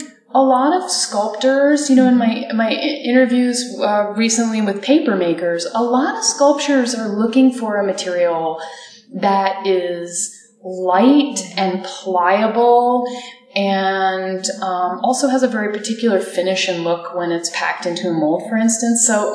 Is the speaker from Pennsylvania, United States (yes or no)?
no; Pitman, New Jersey, United States; I grew up in a little town outside of Philadelphia called Pittman, New Jersey.